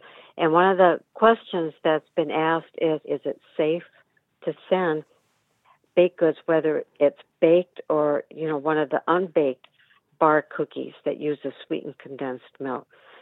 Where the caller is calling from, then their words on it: DeFuniak Springs, Florida, United States; I'm calling from Dafuniac Springs, Florida.